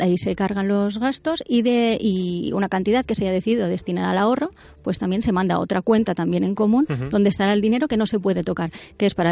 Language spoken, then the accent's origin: Spanish; Valencian Community, Spain; Pues mira, tengo 38 años, soy del norte de Castellón